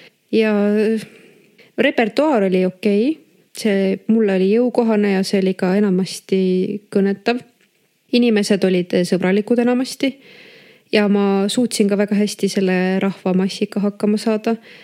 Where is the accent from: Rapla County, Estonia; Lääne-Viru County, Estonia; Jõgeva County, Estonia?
Jõgeva County, Estonia; Luua; Ma olen Luualt, see on Jõgeva maakonnas. Võibolla paljud teavad seda küla selle järgi, et seal on tänini tegutsev metsanduskool, Minu vanemad seal tutvusid ja sinna ma pere rajasid.